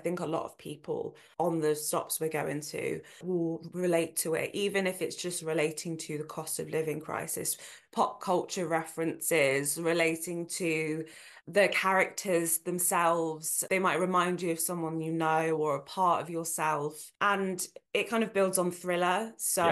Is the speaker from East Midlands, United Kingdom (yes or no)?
yes; Nottingham, East Midlands, United Kingdom; especially Nottingham, where I'm from, and Derby